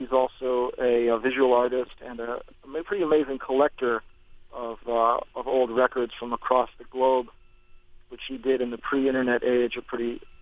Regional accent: New York City, New York, United States; I'm from Greenwich Village in New York City, you know, in Manhattan, downtown. I'm from the West Village

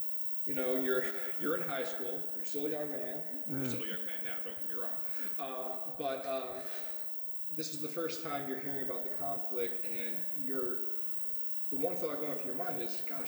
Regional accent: St. Louis, Missouri, United States; Yeah, I'm from St. Louis myself, so not quite the small town, life.

